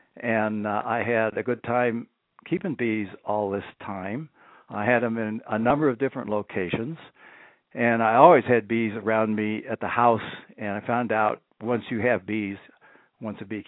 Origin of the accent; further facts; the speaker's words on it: Denver, Colorado, United States; I didn't move into a city until I was about 9, and then I grew up in Denver.